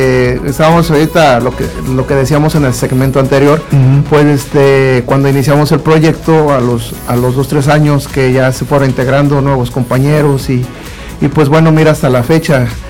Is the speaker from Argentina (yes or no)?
no; Tlaltizapán, Morelos, Mexico; Nosotros venimos de Tlaltizapán y pues tenemos el arraigo muy zapatista, por claro.